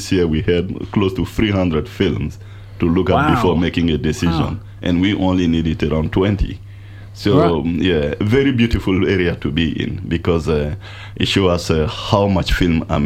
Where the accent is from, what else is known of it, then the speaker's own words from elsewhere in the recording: Bamako, Mali; I grew up seeing … performing in Bamako. I'm from Mali, so just next door.